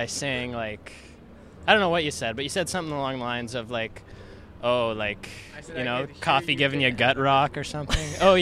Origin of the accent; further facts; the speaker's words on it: Vancouver, British Columbia, Canada; now in Victoria, Canada; I'm from Vancouver. And then, like, 5 years ago, I moved to Victoria, and I met all these lovely people.